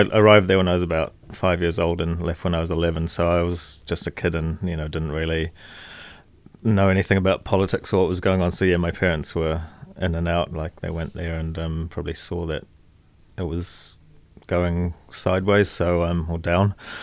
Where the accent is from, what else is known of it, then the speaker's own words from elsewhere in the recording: Wales, United Kingdom; moved away; I've got a little bit of a mixed background. Born in Wales. Mum's Indian, dad's Welsh. So yeah, grew up in Wales way back.